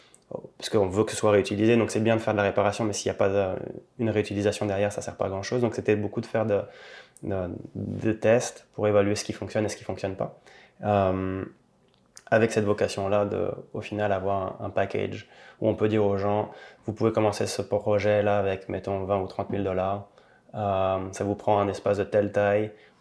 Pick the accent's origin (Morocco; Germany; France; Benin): France; moved away as an adult; now in Montreal, Canada; Moi, je suis français. Et ça fait 11 ans que je vis ici.